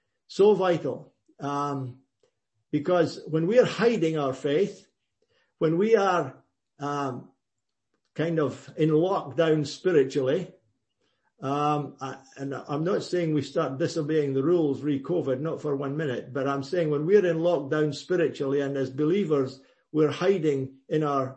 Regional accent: Scotland, United Kingdom; I thank God for my heritage in the assemblies when I was a boy and growing up in Scotland.

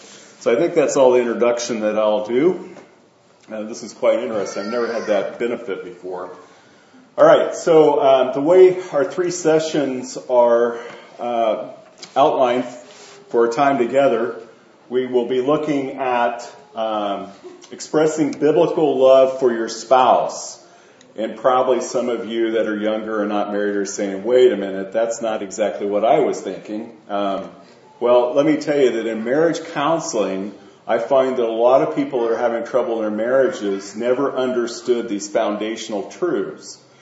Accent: Kansas, United States; We're from Kansas, so that's about 1,000 miles, 1,600 kilometers difference.

